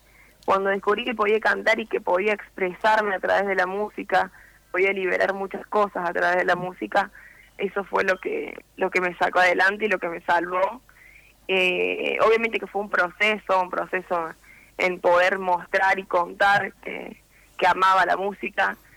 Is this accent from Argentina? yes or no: yes; Córdoba, Argentina; now in Buenos Aires, Argentina; Nunca salí de Córdoba, ahora vivo en Buenos Aires